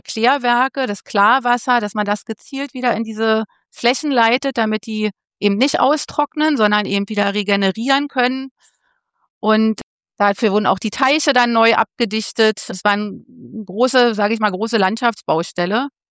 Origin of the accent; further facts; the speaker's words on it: Berlin, Germany; ich bin Berlinerin, ich bin aber am Stadtrand groß geworden, also in Pankow. Und Pankow ist ja bekannt, dass es ein sehr grüner Stadtbezirk ist.